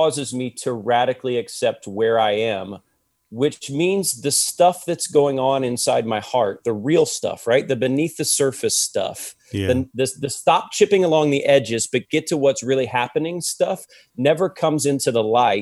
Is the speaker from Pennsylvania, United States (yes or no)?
no; Ohio, United States; I'm a Buckeye. I'm from Ohio.